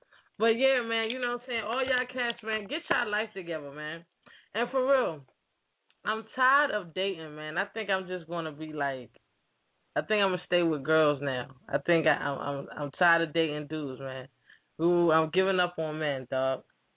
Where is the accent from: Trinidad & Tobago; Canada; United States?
Trinidad & Tobago; but I guess that's part of it being Trinidadian and everything.